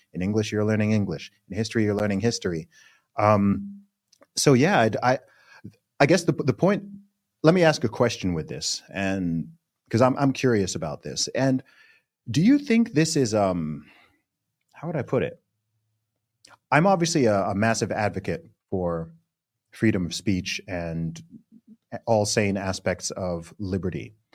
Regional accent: Saudi Arabia; I grew up in Saudi Arabia, and I can tell you that here, all of this stuff, it's not a thing.

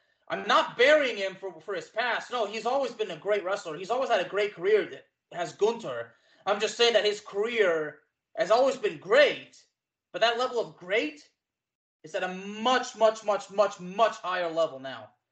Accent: Texas, United States; I mean, I'm a Texan, so I wouldn't know. Us Texans, we kind of handle things a little bit different

